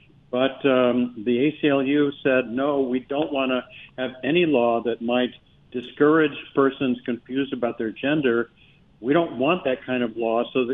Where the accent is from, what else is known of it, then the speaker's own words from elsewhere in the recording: Colorado Springs, Colorado, United States; I grew up in Colorado Springs, so it's great to chat